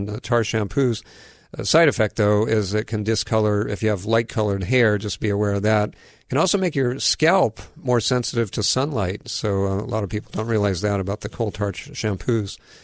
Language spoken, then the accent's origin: English; Kailua, Hawaii, United States; I remember as a child, growing up in Kailua, as I did